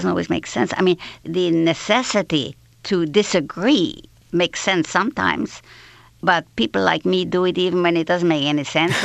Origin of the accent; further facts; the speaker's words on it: Liverpool, North West England, United Kingdom; And I came to visit from Liverpool. When the school holidays came, I went to stay at Kettles Hill House with her.